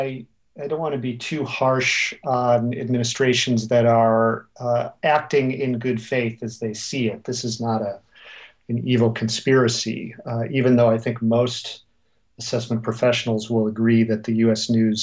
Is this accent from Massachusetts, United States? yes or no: no; Illinois, United States; my home state of Illinois